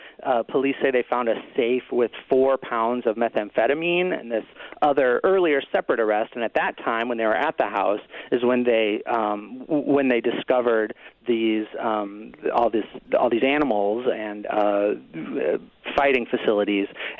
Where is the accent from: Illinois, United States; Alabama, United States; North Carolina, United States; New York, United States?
Illinois, United States; I grew up in Central Illinois. My family, it's Cubs people.